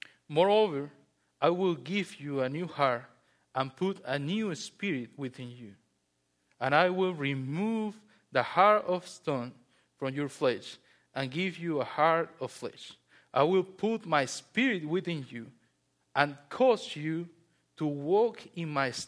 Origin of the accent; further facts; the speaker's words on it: Peru; When I was a child, I was raised in Peru. Peru is not like here. And it wasn't even close like here when I was a child.